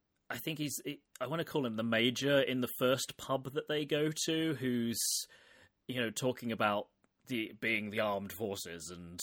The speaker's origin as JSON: {"language": "English", "country": "United Kingdom", "said": "As a British person, you do feel like you have to make sure that people know, I don't want that back."}